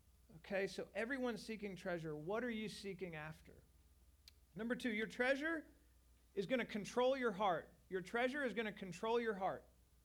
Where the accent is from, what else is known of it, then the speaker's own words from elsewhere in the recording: Lawrence, Kansas, United States; I grew up in Lawrence, Kansas, love them.